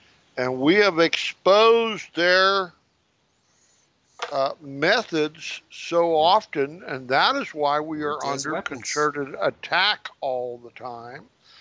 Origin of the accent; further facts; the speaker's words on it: United States; I live in North America. I'm an American national, but I am an Israelite ethnically and racially.